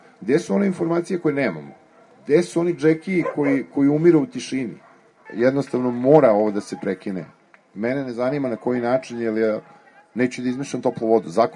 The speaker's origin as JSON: {"language": "Serbian", "country": "Serbia", "said": "Kod nas u Srbiji"}